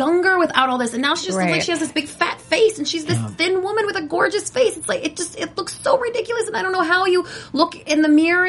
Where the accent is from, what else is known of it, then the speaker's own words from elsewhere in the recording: Middle America, United States; I'm from Middle America, and people look different in other parts of the country than they do in Beverly Hills.